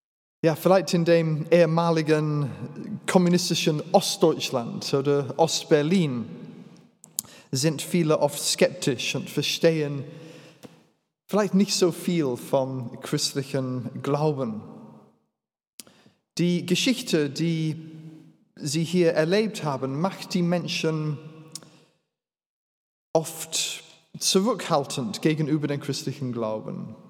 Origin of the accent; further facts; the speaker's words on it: England, United Kingdom; German is a second language; now in Berlin, Germany; Wie gesagt, ich bin kein Deutscher, sondern Engländer. Ich spreche als Fremder in diesem fremden Land, Berlin, Brandenburg. Und ich lebe jetzt seit etwas über einem